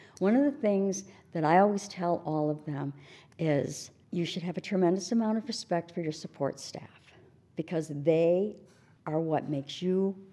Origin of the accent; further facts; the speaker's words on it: Canada; born there; moved away; I was naturalized in this building. I was born in Canada, so I was naturalized in this building 25 years ago.